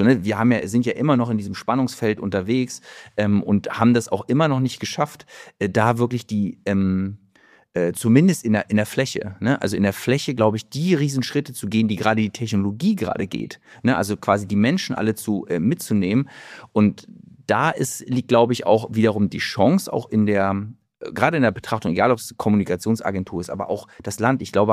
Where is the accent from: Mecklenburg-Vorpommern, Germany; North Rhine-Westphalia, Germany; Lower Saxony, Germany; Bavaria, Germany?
Mecklenburg-Vorpommern, Germany; weil es meine Heimat war